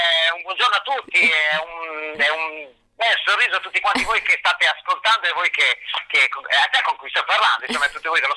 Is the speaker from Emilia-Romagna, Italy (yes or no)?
yes; Emilia-Romagna, Italy; Da buon romagnolo con la esce un po' così marcata delle volte